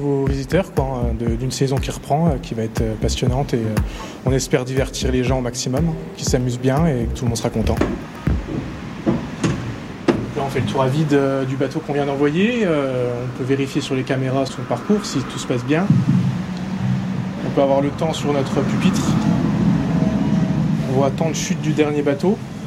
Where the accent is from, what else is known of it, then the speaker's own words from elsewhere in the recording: Grand Est, France; Ah non, moi je suis de Haute-Marne, je habite près de Chaumont.